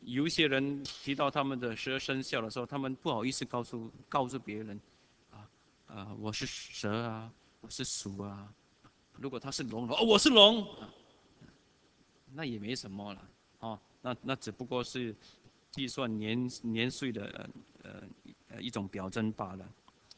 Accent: Singapore; 但是对我们新加坡人来说，当人家说你吃蛇，那是表示什么？

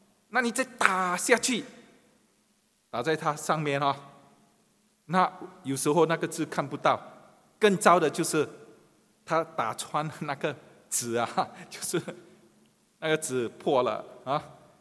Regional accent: Singapore; 那我们新加坡人呢，大多数都住在这个政府所谓政府主屋，你们都明白哈，都是高楼的。那我们的屋子都没有一个院子啊

